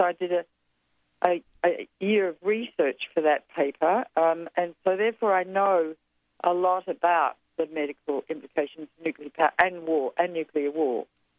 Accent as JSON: {"language": "English", "town": "Melbourne", "region": "Victoria", "country": "Australia", "tie": "born or raised there", "said": "Well, when I was a young girl, I grew up in Melbourne, Australia"}